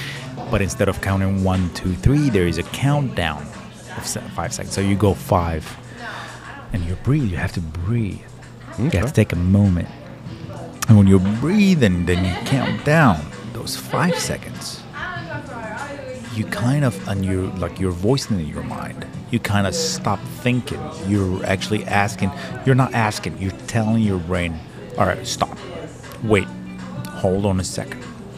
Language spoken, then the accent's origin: English; Morocco; And I'm from Morocco.